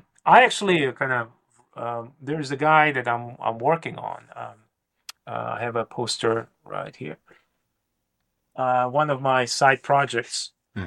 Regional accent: Tbilisi, Georgia; happens to be from my hometown, from Tbilisi.

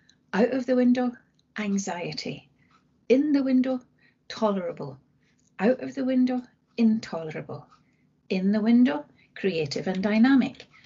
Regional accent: Glasgow, Scotland, United Kingdom; now in Maidenhead, United Kingdom; I qualified as a social worker and probation probation officer in the 70s in Glasgow. That's my hometown.

